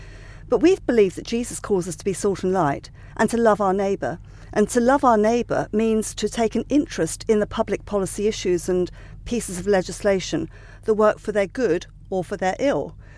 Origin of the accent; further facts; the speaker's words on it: South East England, United Kingdom; I grew up in Sussex. Hugely happy childhood.